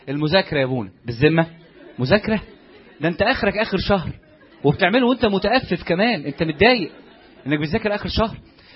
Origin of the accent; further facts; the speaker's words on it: Egypt; ده احنا كمصريين ما عندناش قيمه للوقت الحقيقه،